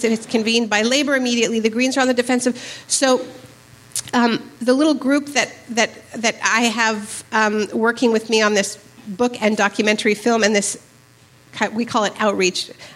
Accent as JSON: {"language": "English", "country": "Canada", "also_born_or_lived": "United States", "said": "I'm Canadian. I'm actually American too. My parents moved to Canada during the Vietnam War."}